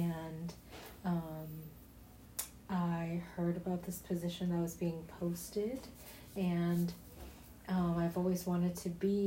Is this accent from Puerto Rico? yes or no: yes; San Juan, Puerto Rico; I grew up in San Juan, Puerto Rico.